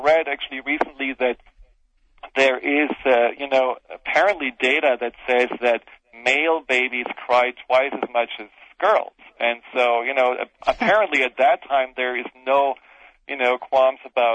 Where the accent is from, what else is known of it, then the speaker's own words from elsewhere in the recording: Germany; now in United States; how I grew up in Germany and how, you know, I see people growing up here in the U.S.